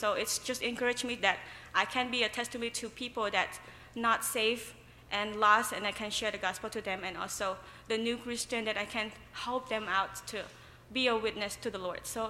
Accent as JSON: {"language": "English", "country": "Cambodia", "said": "I am from Cambodia. I am a senior studying for elementary education."}